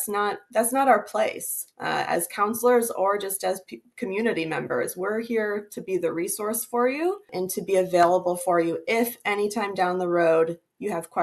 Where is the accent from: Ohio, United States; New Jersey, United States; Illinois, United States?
Ohio, United States; Toledo; It's where I went to school to get my bachelor's and to get my master's. I grew up in Toledo